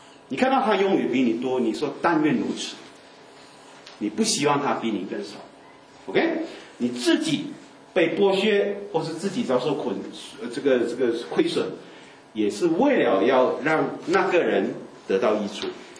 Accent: Hong Kong; 我香港人呢特别传神啊

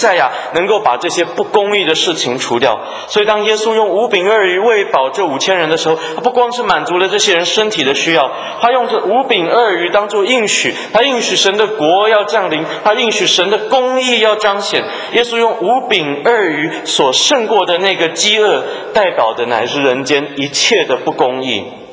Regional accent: Taiwan; 这个台湾，我从台湾来，我们台湾话有一句话讲

